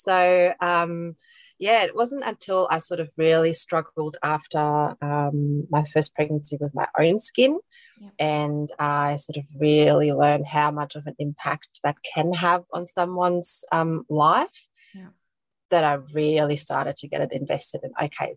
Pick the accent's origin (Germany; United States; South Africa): Germany; English is a second language; growing up in Germany, that whole holistic sort of more treatment approach wasn't really too foreign for me.